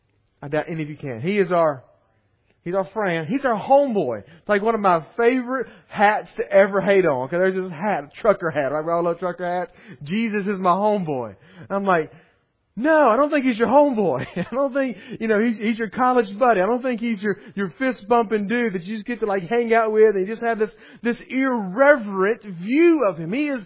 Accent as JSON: {"language": "English", "town": "Ouachita Parish", "region": "Louisiana", "country": "United States", "tie": "born there", "said": "I'm at home. I was born right here in Wichita Parish. I've never been exiled, never planned to be exiled."}